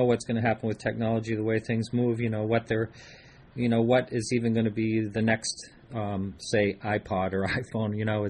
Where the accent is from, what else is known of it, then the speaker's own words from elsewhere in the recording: New England, United States; being a New Englander growing up in New England, having auctions in New England.